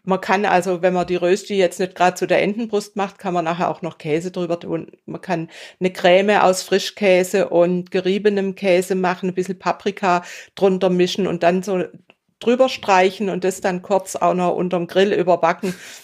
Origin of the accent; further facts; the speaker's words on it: Bad Säckingen, Baden-Württemberg, Germany; Ich weiß, in meiner Heimatstadt Säckingen gibt es oder gab es ein Lokal